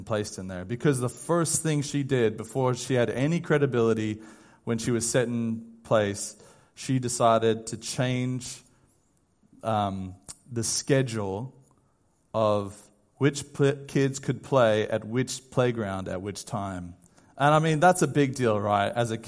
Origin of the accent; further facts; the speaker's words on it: United States; And I mean, being an American citizen, I think about January 6th, where they stormed the Capitol.